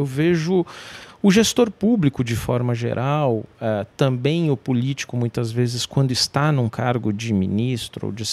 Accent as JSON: {"language": "Portuguese", "region": "São Paulo", "country": "Brazil", "lives_now": "Brasília, Brazil", "said": "hoje eu moro em Brasília, mas sou de São Paulo, estudei em São Paulo, estudei aqui na Avenida Paulista, e me lembro muito quando eu era jovem ali, 17, 18 anos, eu estudava na Avenida Paulista"}